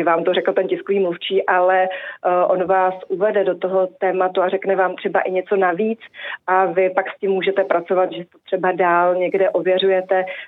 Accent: Prague, Czechia; já jsem byla z Prahy a nebyla jsem z Hamburku

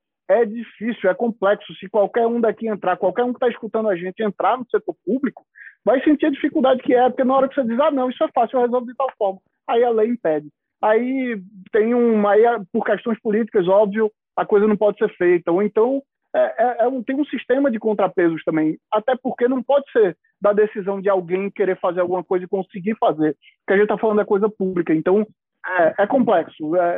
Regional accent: Recife, Pernambuco, Brazil; Sou de Recife também, então é uma homenagem a Recife.

